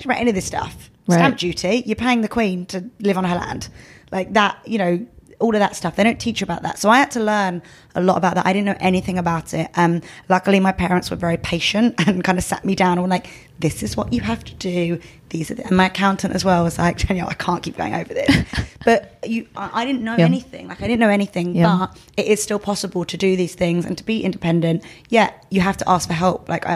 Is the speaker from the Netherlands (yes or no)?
no; London, United Kingdom; I was born and bred in London. So like, London is like my place.